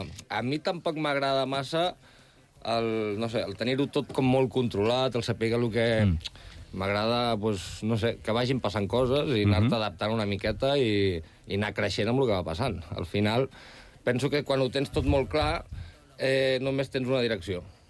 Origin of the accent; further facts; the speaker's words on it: Vilafranca del Penedès, Catalonia, Spain; Vilafranca del Penedès.